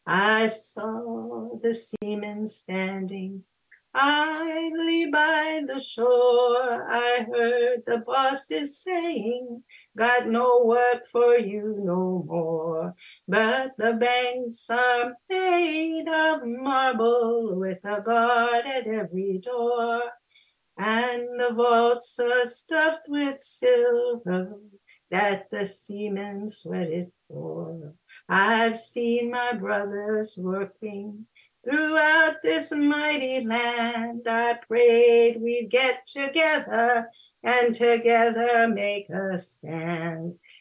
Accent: Brooklyn, New York, United States; And that was a different world indeed from where I grew up in Brooklyn.

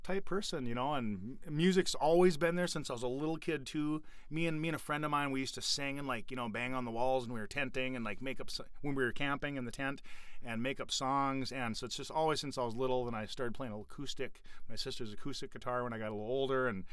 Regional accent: Argyle, Minnesota, United States; now in Moorhead, United States; We grew up in Argyle, Minnesota, so not many lakes around there.

